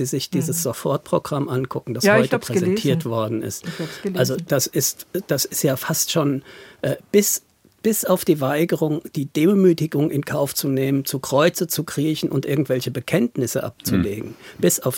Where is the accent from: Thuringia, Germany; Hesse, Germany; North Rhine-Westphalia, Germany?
Hesse, Germany; Frankfurt; Die kommt aus meiner Heimatstadt Frankfurt.